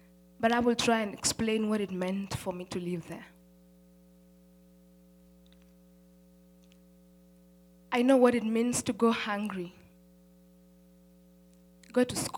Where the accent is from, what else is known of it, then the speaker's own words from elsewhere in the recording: Nairobi, Kenya; born there; I was born in Mathare slums, Nairobi, Kenya, Africa.